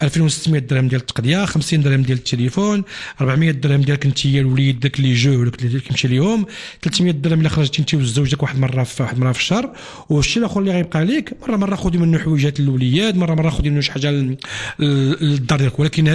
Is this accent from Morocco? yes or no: yes; Morocco; حنايا مغاربه وكنعرفوا بعضياتنا،